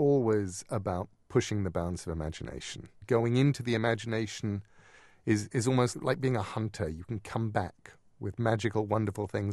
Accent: England, United Kingdom; Being English, I always loved the 3 minutes of Muppet Show that we got that you never got, because an English television hour was 2.5, 3 minutes longer.

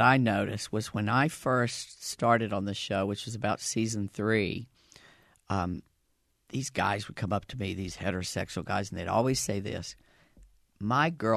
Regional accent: the South, United States; accent: Southern; for some reason, I would try to drop my Southern accent, and I fell into Cockney.

